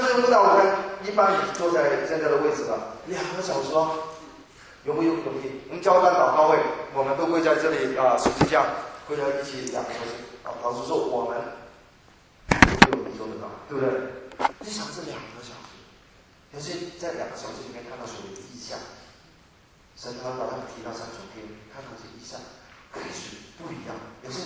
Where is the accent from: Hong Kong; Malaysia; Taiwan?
Hong Kong; 我们香港人比较保守落后一点。我们香港的父母真是这样。